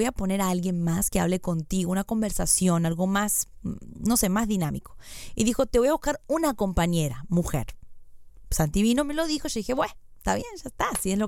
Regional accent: Argentina; accent: Argentine; tengo un acento muy fuerte argentino, tenía el acento más fuerte en ese entonces, ya casi no lo tengo.

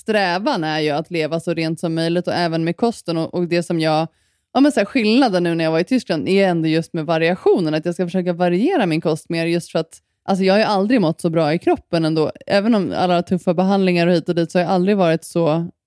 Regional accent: Sweden; Det tyckte jag senast jag var när jag var hemma i Sverige.

